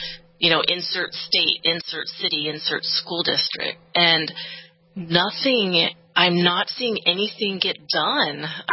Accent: California, United States; now in Texas, United States; we're in Texas now, born and raised in California, and now happy to be in Texas.

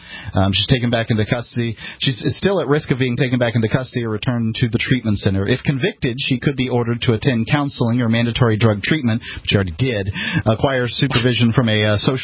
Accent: the South, United States; I'm sorry, I'm from the South. We call it liars down there.

